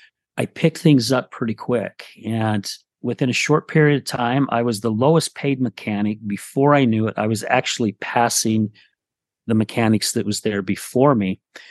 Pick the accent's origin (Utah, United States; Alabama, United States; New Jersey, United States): Utah, United States; West Jordan; also born or lived in Salt Lake City; So I'm from Salt Lake City. My parents moved into a little town called West Jordan, which is about, I don't know, probably 15 miles or so southwest of downtown Salt Lake City. I was 9 when we moved out here.